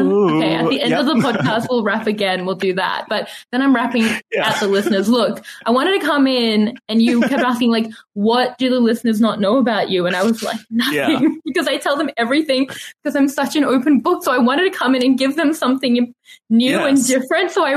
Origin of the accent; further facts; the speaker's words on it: Sydney, New South Wales, Australia; also born or lived in Johannesburg, South Africa / Cape Town, South Africa / Melbourne, Australia; No, I was born in Johannesburg. Yeah. We moved to Cape Town for just under a year. Then we moved to Melbourne for about 7 months. Then we moved to Sydney.